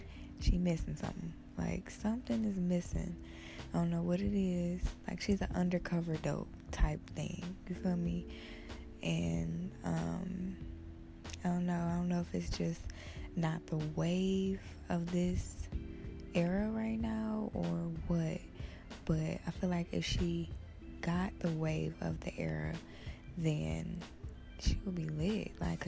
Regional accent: Detroit, Michigan, United States; she was from Detroit and she made it, and I'm from Detroit, I'm trying to make it

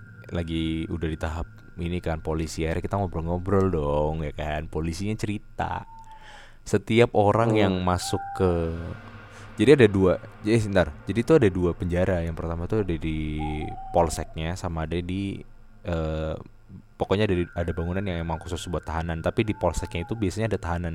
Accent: Pemalang, Central Java, Indonesia; kayak kalau di kota gue di Pemalang. Itu tuh angker itu bukan rumah angker gitu, tapi penjara.

